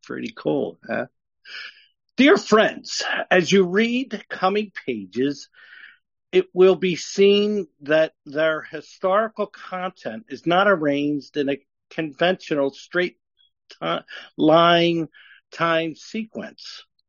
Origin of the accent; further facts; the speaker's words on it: Pennsylvania, United States; I hail from Area 59, which is up here in eastern Pennsylvania